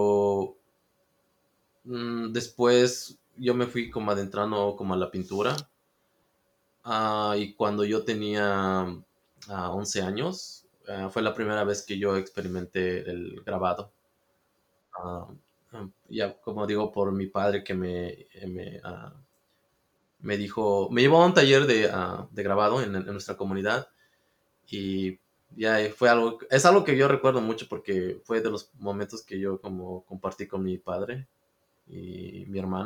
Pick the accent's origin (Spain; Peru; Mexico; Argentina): Mexico; Oaxaca; also born or lived in California, United States; Soy originario de Oaxaca. Bueno, yo me considero que nací, bueno, de Oaxaca, yo me considero que soy de Oaxaca, pero en realidad yo nací en California. Solo que mis padres me llevaron a cuando yo tenía 5 años y pues pasé mi infancia completamente en Oaxaca.